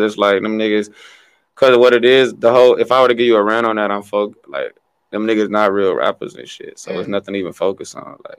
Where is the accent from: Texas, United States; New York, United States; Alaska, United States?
Texas, United States; Fort Worth; also born or lived in Chicago; I was born in Chicago. And I did go to, I graduated high school in Dallas, Texas.